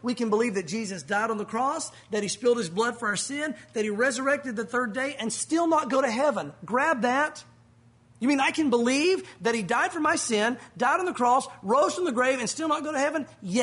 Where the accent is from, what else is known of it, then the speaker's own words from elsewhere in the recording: the South, United States; We can make fun of ourselves. We're from the South, right?